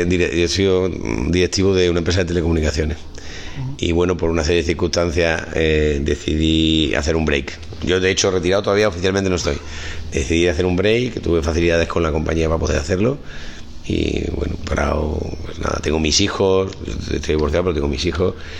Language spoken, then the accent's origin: Spanish; Córdoba, Andalusia, Spain; also born or lived in Málaga; Sí, Córdoba, sí, lo mío es un poco extraño, sí, soy de Córdoba. Sí, lo que pasa es que estuve viviendo un tiempo en Málaga, bueno, como siempre, como buen cordobés, siempre he veraneado en Málaga, pero estuve viviendo un tiempo